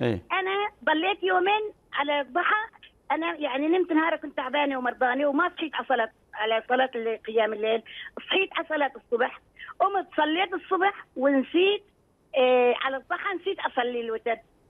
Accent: Syria; أنا ألمانية بس أنا من سوريا.

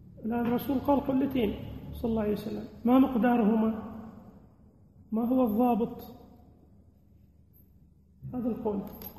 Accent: Upper Egypt, Egypt; حتى موجودة في مصر عندنا في الصعيد

